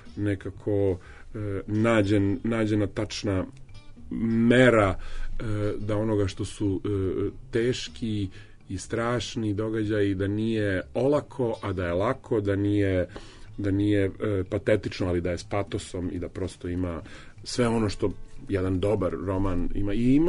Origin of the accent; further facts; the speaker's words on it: Sarajevo, Federation of Bosnia and Herzegovina, Bosnia & Herzegovina; born there; ja sam Sarajlija po rođenju